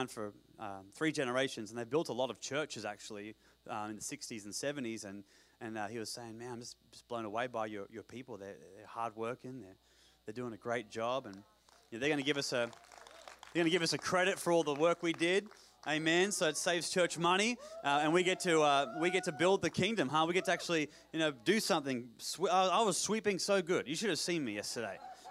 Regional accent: Australia; And I come from Australia, which is the most dangerous country in the world

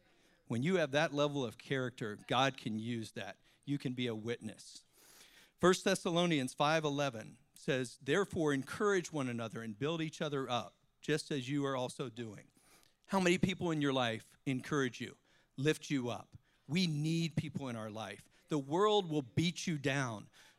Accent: Virginia, United States; Now, I grew up in Virginia. I love to play every sport and football team.

